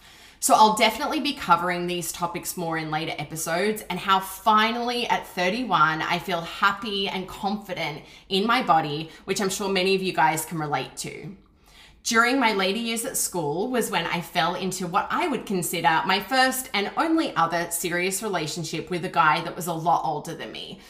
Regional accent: Canberra, Australian Capital Territory, Australia; born there; So I was born in Canberra, Australia, which for those who don't know is actually the capital of Australia, in August 1991.

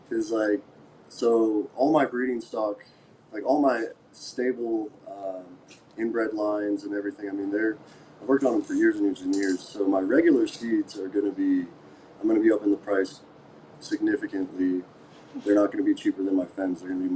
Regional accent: Durango, Colorado, United States; named after the city I was born and raised in Colorado, Durango.

